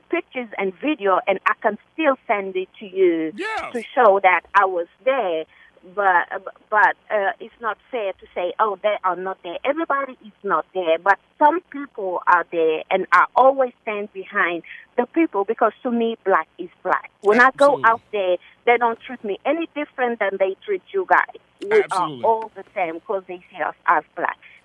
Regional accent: Senegal; moved away; I have been living here over 23 years. I'm originally from West Africa, Senegal, to be exact.

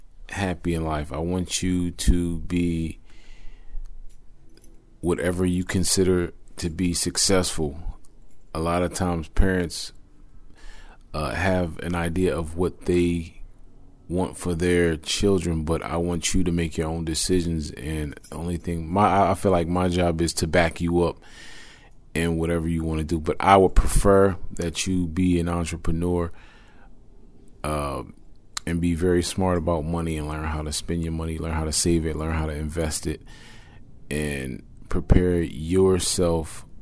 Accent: Chester, Pennsylvania, United States; but we're from Chester, so a lot of kids your age are selling drugs, they have guns, they do all types of things

